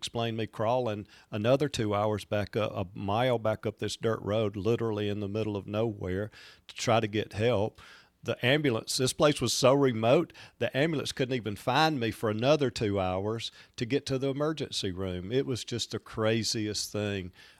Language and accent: English; Roanoke, Alabama, United States; also born or lived in Florence; now in Birmingham, United States; So, but I grew up in Roanoke, little East Alabama town.